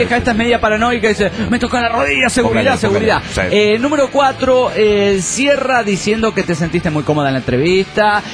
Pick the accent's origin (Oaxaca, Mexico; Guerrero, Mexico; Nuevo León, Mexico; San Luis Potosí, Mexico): Nuevo León, Mexico; Monterrey; de Monterrey, Nuevo León, México.